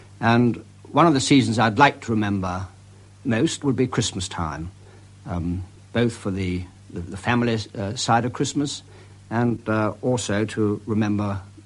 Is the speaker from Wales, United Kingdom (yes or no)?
no; London, United Kingdom; born there; No, I was born in London, and I'm told, actually, if the wind had been blowing in the opposite direction, I might have been a cockney.